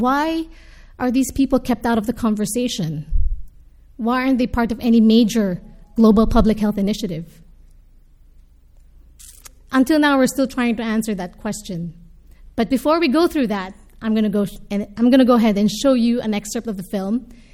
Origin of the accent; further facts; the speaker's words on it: Philippines; born there; I would say it started really from where I was born. I was born in the Philippines, and it's a developing country.